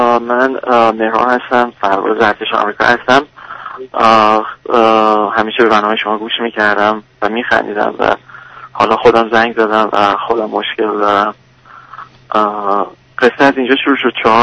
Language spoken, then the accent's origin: Persian; Tehran, Tehran Province, Iran; من بچه تهرانم